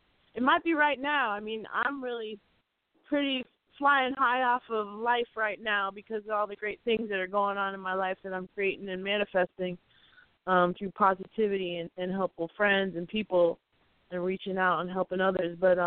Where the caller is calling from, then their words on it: Massachusetts, United States; I'm calling from Western Massachusetts.